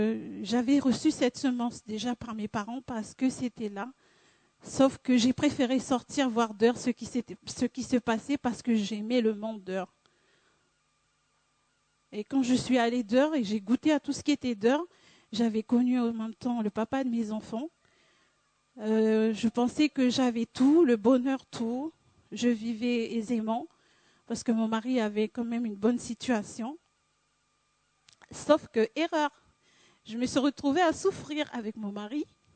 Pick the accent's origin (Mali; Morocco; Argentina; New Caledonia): New Caledonia; je viens de la Nouvelle-Calédonie.